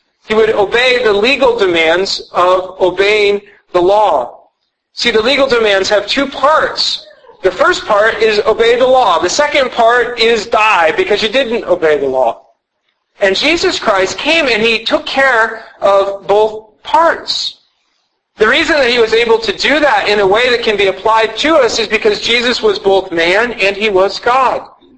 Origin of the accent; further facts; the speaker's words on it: Texas, United States; born there; In the same way that I was born in Texas because my mom and dad were living in Texas when I was born, that's why I was born in Texas.